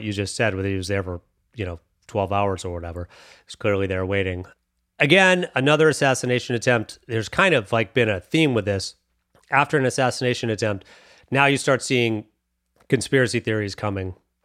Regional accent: West Palm Beach, Florida, United States; I grew up in West Palm Beach and I was down there visiting family

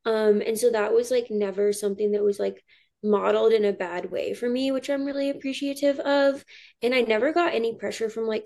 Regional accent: Alaska, United States; Yeah. So growing up, like since I had always experienced that, I like didn't really think

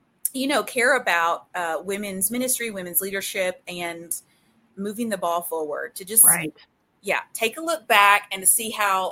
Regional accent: Nashville, Tennessee, United States; Do you know, I was raised in Nashville, Tennessee, which is Southern Baptist hub.

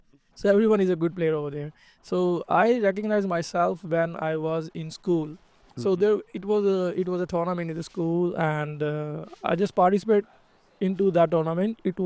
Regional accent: Lahore, Punjab, Pakistan; I born in Lahore and I grew up in Lahore.

